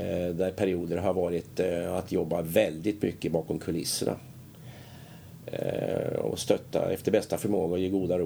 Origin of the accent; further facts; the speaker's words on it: Östergötland, Sweden; born there; also born or lived in Linköping / Stockholm; now in Skövde, Sweden; jag ju från början skötte. Jag är född strax utanför Norrköping.